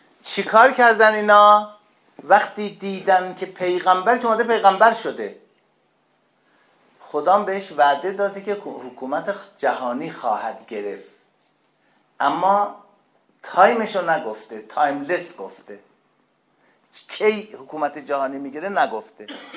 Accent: Iran; ما چون ترکیم، ببخشید، امکانات نبود.

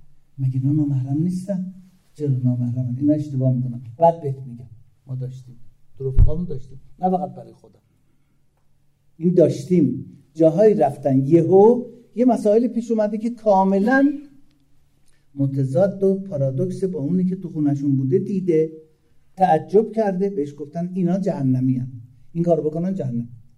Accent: Iran; ما ایرانی هستیم.

